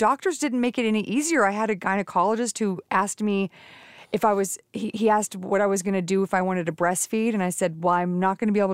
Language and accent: English; the South, United States; Yes, and I'm from the South.